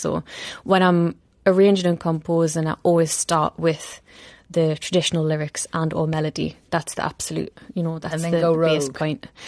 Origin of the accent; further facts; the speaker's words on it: North East England, United Kingdom; accent: Geordie; It's how and where I grew up. And it's like, it's so rich, full of stories and traditions. And also the Geordie accent, you don't really hear it represented so much.